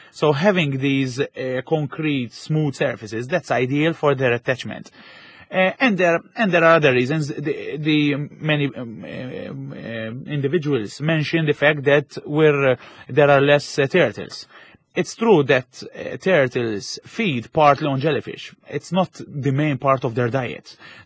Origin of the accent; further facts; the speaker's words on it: Malta; In Malta, we're plagued by the mauve stinger